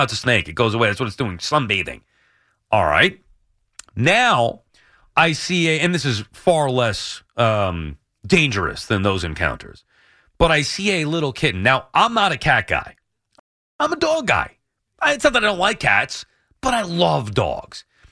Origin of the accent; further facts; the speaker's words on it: Long Island, New York, United States; I'm like, well, yeah, I'm from Long Island.